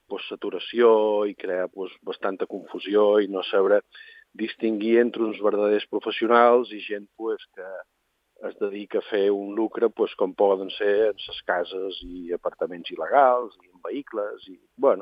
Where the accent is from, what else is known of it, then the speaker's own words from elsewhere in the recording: Balearic Islands, Spain; els únics que han de limitar som nosaltres, els de Silla, els illencs